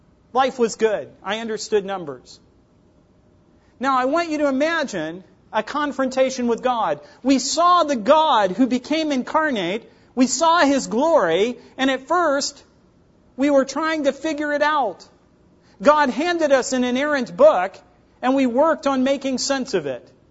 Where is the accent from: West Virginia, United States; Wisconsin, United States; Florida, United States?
West Virginia, United States; The difference between growing up in West Virginia in the 70s and you is that we were given popsicle sticks and you were given manipulatives.